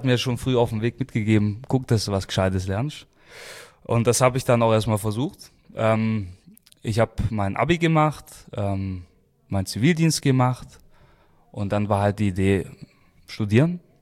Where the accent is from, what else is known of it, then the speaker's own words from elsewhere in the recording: Stuttgart, Baden-Württemberg, Germany; Meine Mutter ist Deutsch, ja, ich bin so zwischen zwei Kulturen aufgewachsen. Also eigentlich bin ich wirklich als Stuttgarter Junge aufgewachsen, aber auf väterlicher Seite, also gerade meine Großeltern, Nonna, Nonno, die Seite, da war halt immer auch die italienische Sprache gefragt.